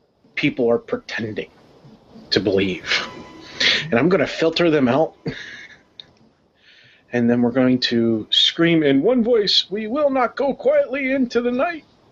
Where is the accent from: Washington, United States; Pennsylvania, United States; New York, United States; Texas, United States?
New York, United States; also born or lived in Maryland; I was raised in New York, but returned to my state of birth, Maryland. I live in the southern area of it right now